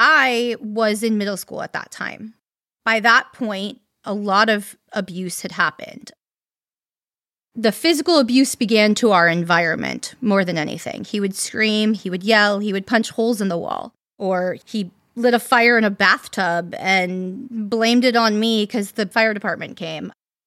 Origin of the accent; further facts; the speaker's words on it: Calabasas, California, United States; We grew up in Calabasas as a small town at that point, and reputations spread fast in those kind of communities.